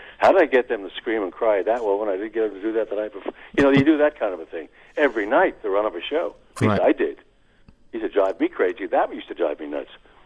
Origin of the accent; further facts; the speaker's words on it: New York City, New York, United States; born there; now in California, United States; I was born in New York City.